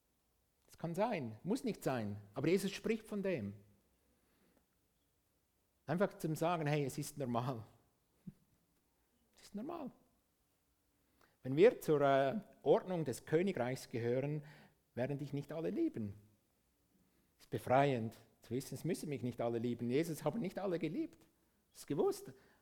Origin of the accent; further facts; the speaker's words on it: Switzerland; ich bin Schweizer, aber eigentlich meine primäre Identität ist, ich bin Himmelsbürger.